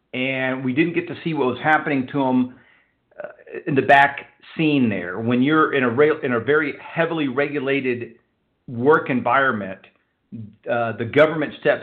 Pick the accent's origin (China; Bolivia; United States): United States; Houston, Texas; he's an independent investment advisor located in my hometown of Houston, Texas.